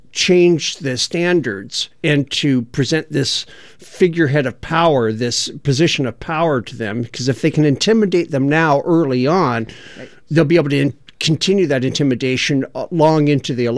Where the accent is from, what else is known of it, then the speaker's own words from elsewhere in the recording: Portland, Oregon, United States; And I told him I was from Portland, Oregon.